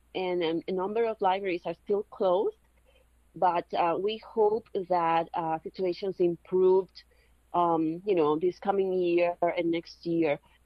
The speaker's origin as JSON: {"language": "English", "country": "Puerto Rico", "said": "it's good that I am president and I am from Puerto Rico because I was able to call attention to the situation of the libraries there."}